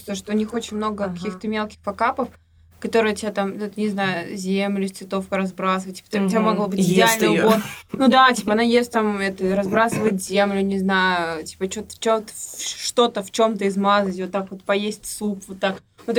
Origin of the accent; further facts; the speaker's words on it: Penza, Penza Oblast, Russia; После этого мы поедем в Пензу, в родной город, тоже к семье.